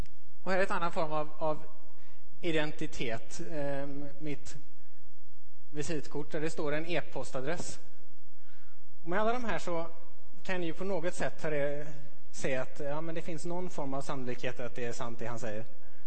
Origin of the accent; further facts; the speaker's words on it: Sweden; Och tittar ni på det där så kommer ni kunna säga att här står det att jag är svensk.